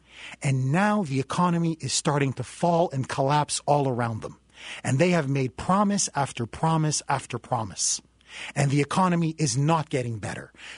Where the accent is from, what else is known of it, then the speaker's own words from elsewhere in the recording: Canada; now in United States; I am originally from Canada. I have seen socialized medicine up close and up front.